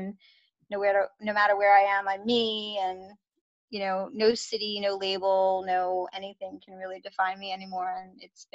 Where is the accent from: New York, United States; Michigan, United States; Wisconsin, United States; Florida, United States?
New York, United States; Bronx; moved away as an adult; But growing up in the Bronx was really interesting. I mean, I don't think I would have chosen it like for myself, but because I was there and that's where I grew up and I love so much about New York